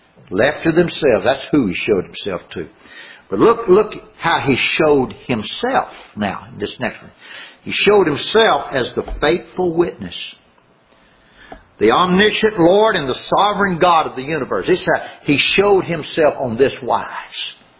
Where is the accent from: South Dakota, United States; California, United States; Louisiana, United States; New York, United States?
Louisiana, United States; But I'm from Louisiana. And I can tell you this.